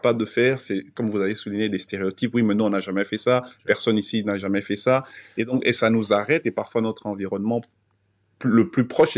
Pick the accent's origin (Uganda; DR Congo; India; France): DR Congo; Alors moi, je suis né au Congo, j'ai grandi au Congo, j'ai étudié au Congo, ma formation de base et mes apprentissages de base viennent du Congo. Mon ADN est africain, donc c'est mon pays, le Congo c'est mon pays, j'y retourne souvent.